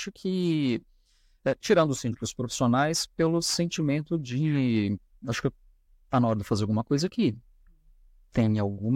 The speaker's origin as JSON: {"language": "Portuguese", "town": "Pindamonhangaba", "region": "São Paulo", "country": "Brazil", "tie": "born or raised there", "also_born_or_lived": "Tremembé", "moved": "as an adult", "said": "Eu sou nascido em Tremembé, mas eu fui lá só para nascer e depois já voltei para Pindamonhangaba. Fiquei lá até os 18 anos, vim para cá para fazer faculdade"}